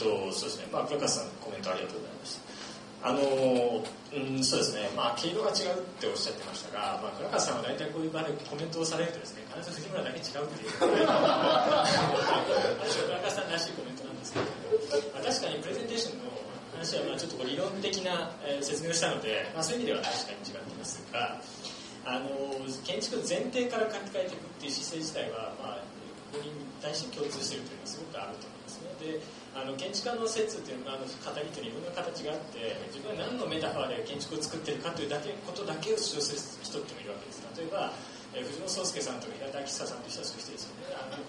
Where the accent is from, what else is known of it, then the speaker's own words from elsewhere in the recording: Tokyo, Japan; 東京から来ると、まあ、その東京郊外の出身ですから、まあ、それこそ飯がまずいところですよね。